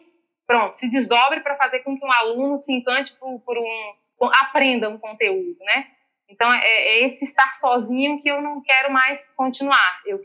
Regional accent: Boninal, Bahia, Brazil; Porque eu sou de uma comunidade rural muito próxima dali. Eu sou da comunidade da Duas Passagens, que fica a cerca de 15 quilômetros da cidade de Boninal.

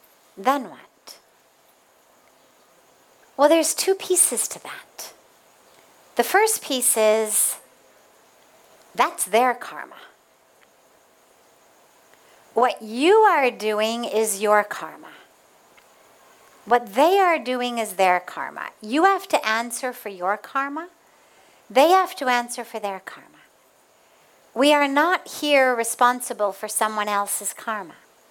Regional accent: California, United States; I remember growing up in California, you'd hear a lot of people say, I'm not a human doing, I'm a human being.

